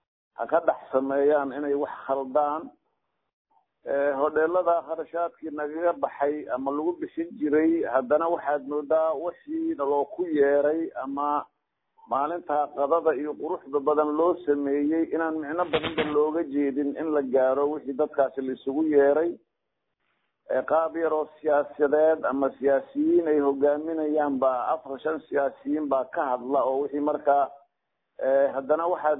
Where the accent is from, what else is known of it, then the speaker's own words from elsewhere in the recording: Kismayo, Lower Juba, Somalia; aniga xaqiiqiyan waxaan ka soo jeedaa Jubbada hoose magaalada Kismaayo oo ah meesha aan ku dhashay